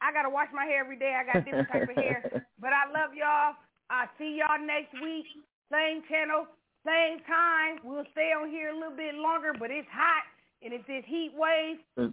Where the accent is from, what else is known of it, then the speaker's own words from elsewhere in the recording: Philadelphia, Pennsylvania, United States; I mean, I'm in Florida, but, you know, I'm from Philly.